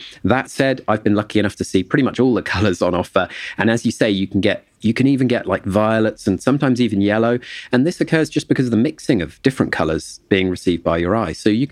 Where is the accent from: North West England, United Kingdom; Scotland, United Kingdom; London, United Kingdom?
Scotland, United Kingdom; I actually grew up for a part of my young life in a sort of unconnected fashion in the north of Inverness.